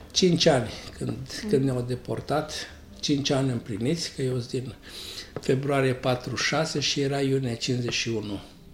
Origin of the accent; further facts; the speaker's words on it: Dudeștii Vechi, Timiș County, Romania; Eu sunt din Dudești Veche, atunci se numea Beșinova Veche. Au dus 87 de familii, au fost deportate, este un sat de bulgari, deci la vremea respectivă erau chiar numai bulgari